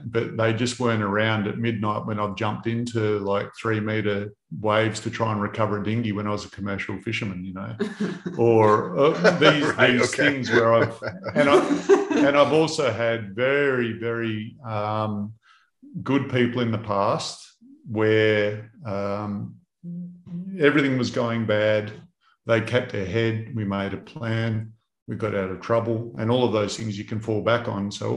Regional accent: Australia; I'm just like, hang on, I'm Australian.

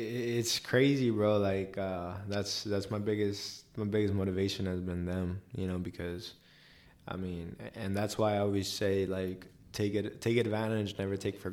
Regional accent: Dallas, Texas, United States; I'm originally from Dallas, Fort Worth. You know, most people know it as Dallas, you know, so out there in Texas.

